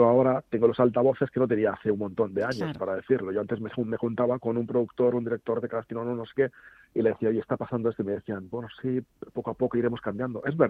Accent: Madrid, Community of Madrid, Spain; also born or lived in Ciempozuelos; yo soy de Vallecas y de Cempozuelo, yo soy el típico madrileño, jobar, o sea, yo tengo mi barrio y mi pueblo.

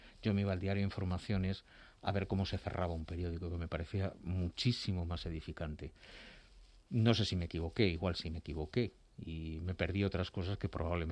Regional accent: Madrid, Community of Madrid, Spain; Pues yo nací en Madrid, nací en la plaza del Conde Vallesuchil.

